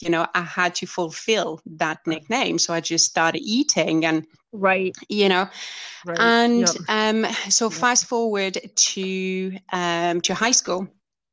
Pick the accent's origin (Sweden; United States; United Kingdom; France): France; So, anyway, I grew up in France